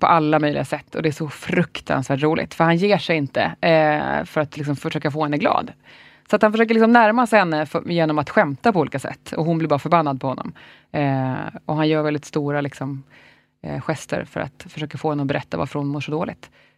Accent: Stockholm, Stockholm County, Sweden; Jag är ju härifrån.

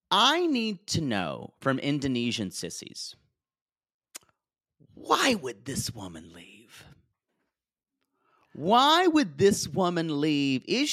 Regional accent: Southern United States, United States; accent: Southern; I tried to lose a lot of my Southern accent because you're just, it's hard to have the intellectual strength in the room sometimes.

